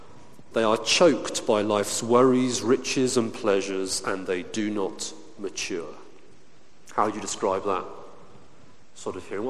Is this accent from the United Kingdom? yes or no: yes; United Kingdom; There was me as a Brit, but we were in Congo.